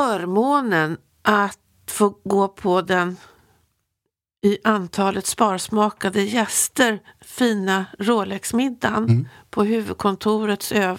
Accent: Sweden; som svensk

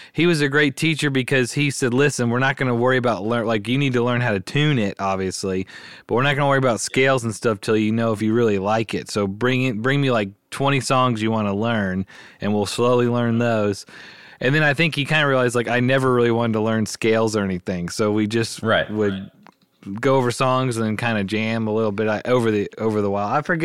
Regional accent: Memphis, Tennessee, United States; So I was born and raised in Memphis, grew up here

